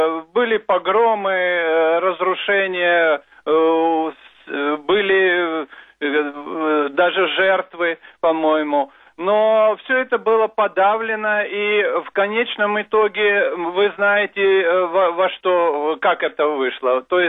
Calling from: Kyiv, Ukraine

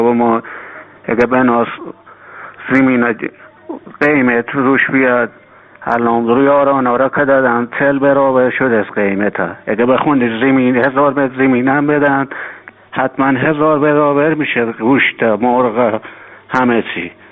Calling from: Isfahan, Iran; برای مردم از اصفهان هستم، صدا من پخش کنین شب

